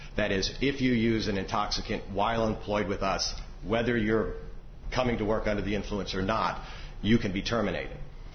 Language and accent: English; Fort Wayne, Indiana, United States; I'm from Fort Wayne, Indiana